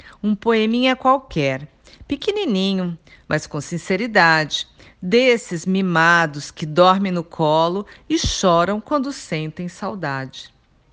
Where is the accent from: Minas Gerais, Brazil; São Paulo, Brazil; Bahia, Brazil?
São Paulo, Brazil; Santos; eu sou da cidade de Santos, no litoral de São Paulo